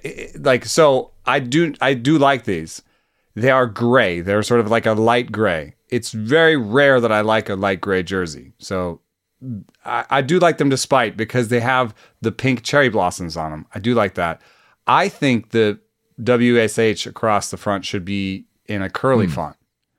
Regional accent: Atlanta, Georgia, United States; I got him on my podcast, and I grew up in Atlanta.

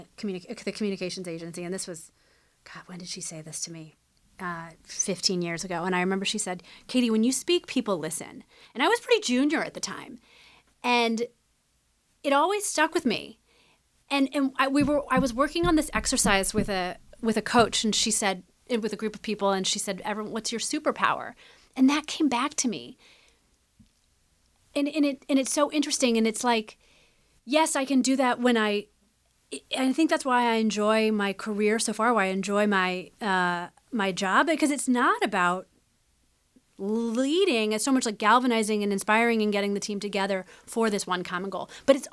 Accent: Midwest, United States; Because like you and I, growing up in the Midwest

